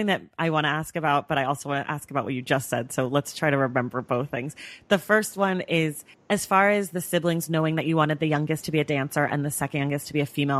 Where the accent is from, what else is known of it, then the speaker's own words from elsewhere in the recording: Oakland, California, United States; Right. I'm also from the Bay Area, and I also grew up as a dancer.